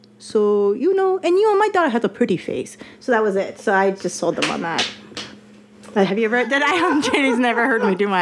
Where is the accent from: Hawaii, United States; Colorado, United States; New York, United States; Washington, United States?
Colorado, United States; Loveland; I am not. I'm from Colorado.